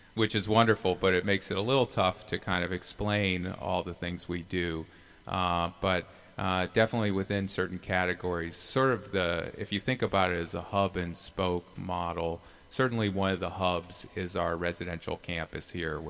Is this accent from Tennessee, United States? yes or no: no; New York, United States; also born or lived in Chicago; No. I was born in Chicago, okay. Grew up in New York